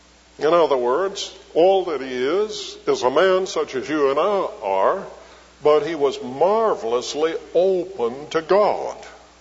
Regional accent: Birmingham, Alabama, United States; born there; But I was born in Birmingham. And we emphasize that ham over in Alabama.

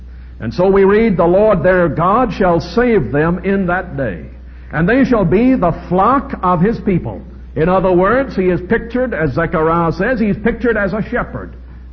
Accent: Charleston, South Carolina, United States; I am from Charleston, South Carolina. Next to Dallas, that's about the finest place in the United States. And Charleston is a very unusual city.

